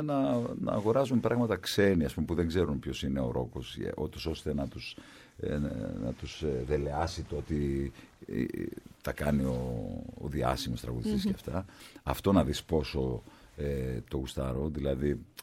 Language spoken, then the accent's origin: Greek; Greece; είμαι από την Ελλάδα και σας παρακολουθώ